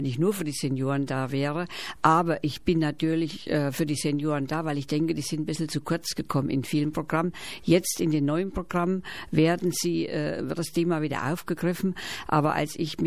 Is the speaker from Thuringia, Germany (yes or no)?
yes; Steinach, Thuringia, Germany; Also mein Dialekt stammt aus dem Thüringer Wald, aus dem tiefsten Thüringer Wald, aus Steinach bei Sonneberg.